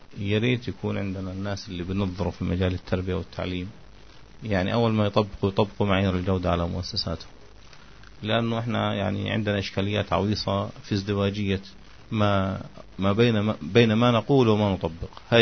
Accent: Gaza, Gaza Strip, Palestine; سواء لدى الفرق العاملة عندنا في غزة أو لدى الفرق العاملة في رام الله

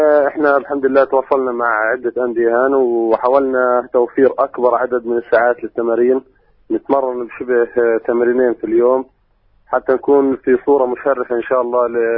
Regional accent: Gaza, Gaza Strip, Palestine; فتره انقطاع عن الطار عندنا في غزه

